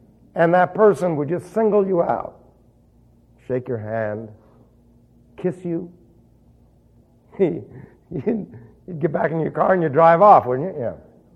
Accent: New York City, New York, United States; I'm streetwise. I was raised in New York City.

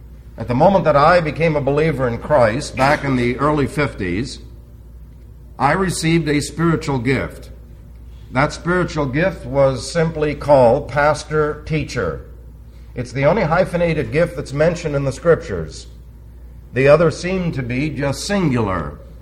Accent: New York City, New York, United States; first language Greek; English is a second language; Not all pastors were born and raised in New York City, as I was. Not all pastors have as their second language English, and their primary language Greek, as I did.

